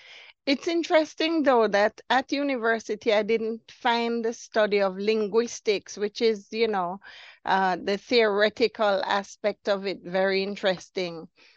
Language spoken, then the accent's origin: English; Antigua & Barbuda; I was born and lived in Antigua for many, many years.